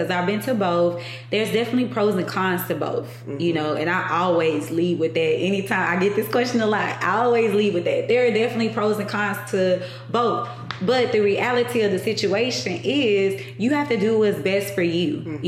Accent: Baton Rouge, Louisiana, United States; you know, I grew up in Baton Rouge.

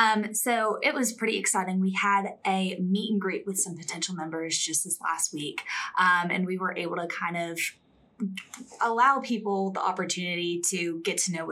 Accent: Buffalo, New York, United States; And I'm coming from Buffalo, New York, which is pretty much the land of snow.

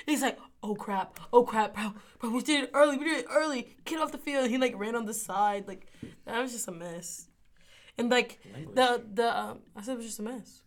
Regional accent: Louisiana, United States; So next game we have Louisiana against Liberty, and I'm from Louisiana.

